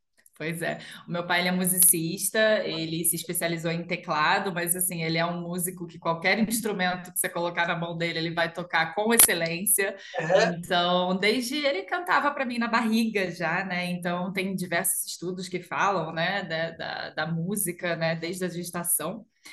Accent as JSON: {"language": "Portuguese", "town": "Niterói", "region": "Rio de Janeiro", "country": "Brazil", "said": "Mas eu sou de Niterói, do Rio de Janeiro, ali, estado do Rio de Janeiro."}